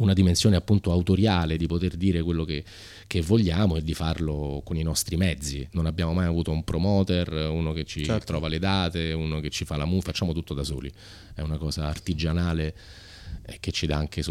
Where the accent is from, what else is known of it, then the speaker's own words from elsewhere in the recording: Rome, Lazio, Italy; con cui siamo cresciuti a Roma